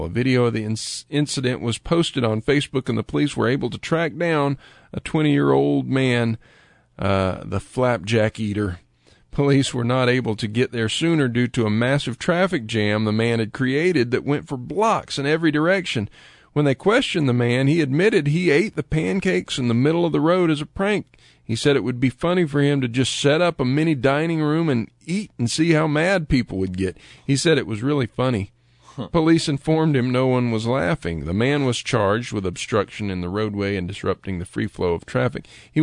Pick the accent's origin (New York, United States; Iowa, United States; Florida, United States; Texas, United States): Florida, United States; Lakeland; Lakeland, Florida, my hometown.